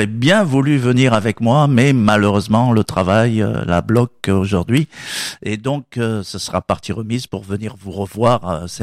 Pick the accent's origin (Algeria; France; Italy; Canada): France; Avignon, Provence-Alpes-Côte d'Azur; On est d'Avignon.